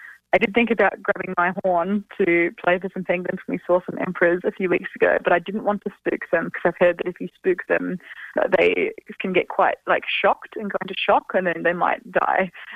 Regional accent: Adelaide, South Australia, Australia; I grew up in Adelaide, where it was very like dry and hot in summer and cold in winter, but we didn't get much snow.

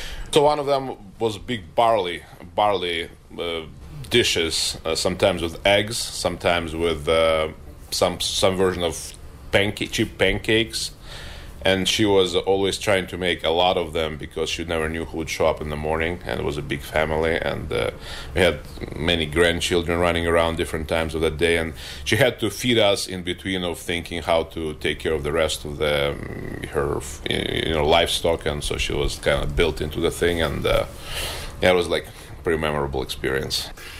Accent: Ukraine; I come from Ukraine

